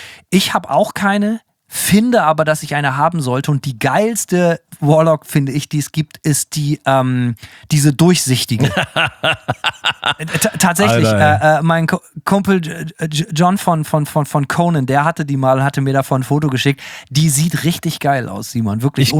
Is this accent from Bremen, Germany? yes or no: yes; Bremen, Germany; wollten wir unbedingt eine E-Gitarre haben und haben immer aus dem Musikhaus, immer aus dem Musikladen bei uns in Bremen immer so einen Katalog gehabt.